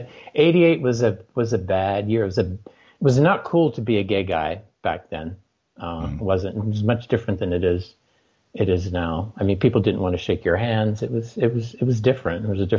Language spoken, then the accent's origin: English; San Francisco, California, United States; And, you know, I grew up in San Francisco and the Bay Area, fairly liberal.